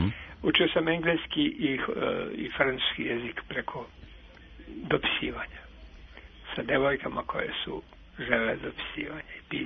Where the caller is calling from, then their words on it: Futog, Vojvodina, Serbia; Ja sam iz Futoga, baš jedan verni slušalac